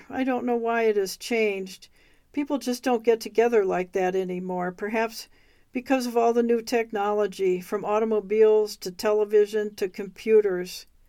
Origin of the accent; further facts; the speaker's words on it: Odanah, Wisconsin, United States; also born or lived in Muskogee, Oklahoma; I was born in Muskogee, Oklahoma, and shortly afterward, my mother and dad moved to Odena, Wisconsin, because of the strong cultural and family ties that my mother had. I'm a mixed-blood Ojibwe.